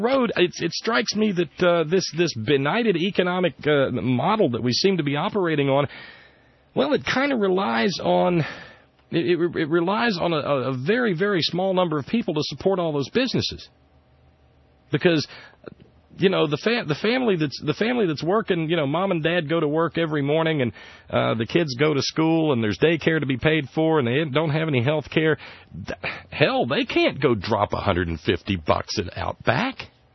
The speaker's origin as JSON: {"language": "English", "region": "Alabama", "country": "United States", "tie": "born or raised there", "said": "You know, growing up in Alabama, the big trip was maybe a Saturday drive over to Huntsville to the mall."}